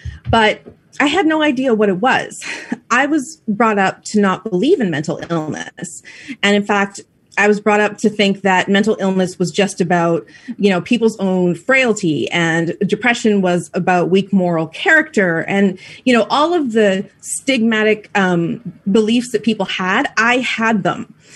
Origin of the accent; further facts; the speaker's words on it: British Columbia, Canada; So born and bred in the Pacific Northwest, actually in Canada, which is where I'm calling from today, in British Columbia.